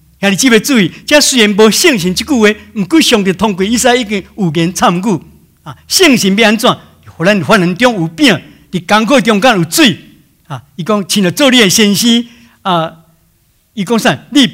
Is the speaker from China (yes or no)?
no; Taiwan; 特别我们台湾人非常注重子女的教育